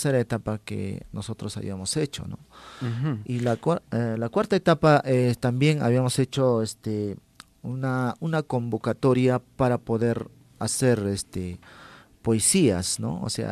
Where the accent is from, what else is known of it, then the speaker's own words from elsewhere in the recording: Santiago Pupuja, Puno, Peru; despedirme con un saludo fraternal a mi pueblo Santiago Pupuja